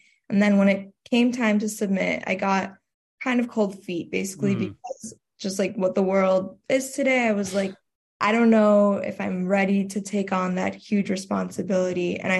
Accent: Chicago, Illinois, United States; But I grew up in Chicago, so born and raised in the city.

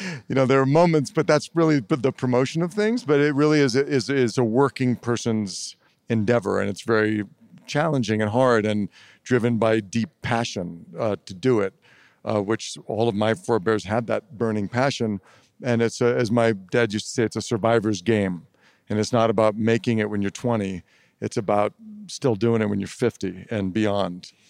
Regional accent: Los Angeles, California, United States; I was born in Los Angeles and grew up there. My father was a film producer, like his father. My grandfather was one of the sort of pioneers of the movie industry in the very early days

